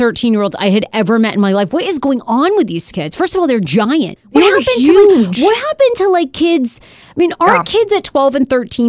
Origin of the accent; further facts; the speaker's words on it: Maine, United States; I mean, I grew up in Maine, so like yesterday was nothing.